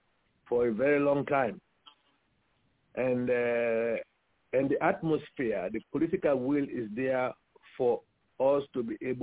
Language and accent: English; Sierra Leone; I'm originally from Sierra Leone.